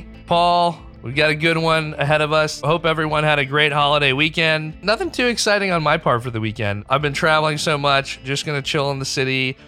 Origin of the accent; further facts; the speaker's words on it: Pakistan; we're from Islamabad and Karachi, and we have friends in Lahore.